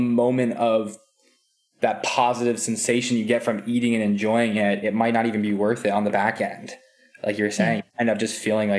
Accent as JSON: {"language": "English", "region": "East Coast", "country": "United States", "tie": "born or raised there", "said": "I grew up in the East Coast. The winters are horrible. They're dark, they're gloomy."}